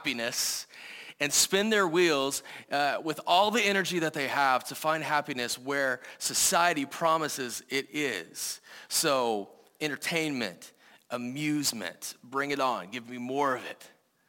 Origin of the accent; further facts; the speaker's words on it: Georgia, United States; I mean, I'm from Georgia, all right, and yet there's times when I'm like, ugh, California education.